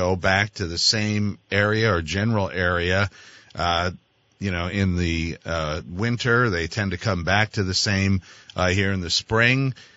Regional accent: Pennsylvania, United States; now in Hinesburg, United States; So growing up in Pennsylvania, Jillian, when we saw the first robin, we knew it was spring.

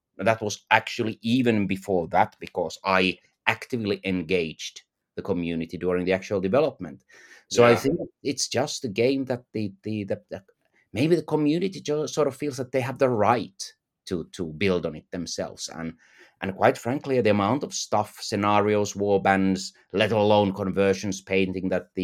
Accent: Finland; I came from Finland that was a front runner on internet. So I was already used to, because the Finland was very, very tech savvy, I was used to communicating people with online.

